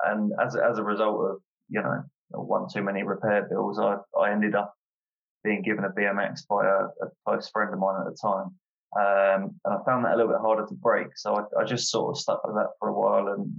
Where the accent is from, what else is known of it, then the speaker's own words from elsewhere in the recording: Hartford, United Kingdom; which at the time was based in my hometown of Hartford